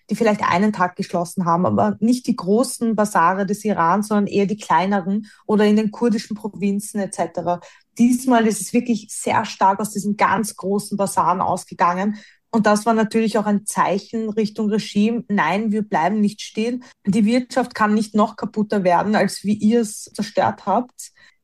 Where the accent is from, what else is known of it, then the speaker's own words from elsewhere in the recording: Austria; bei uns in Österreich